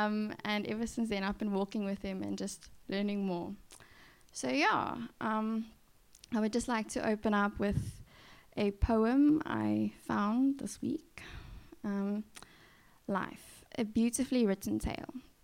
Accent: South Africa; I'm from South Africa, as you already know. And basically, my mom's Chinese and my dad's Afrikaans

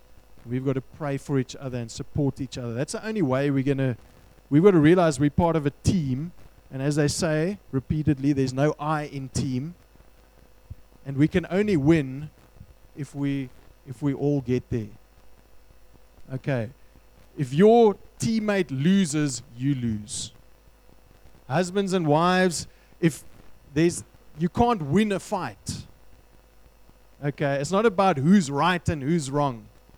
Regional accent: Western Cape, South Africa; born there; I was born in the Western Cape.

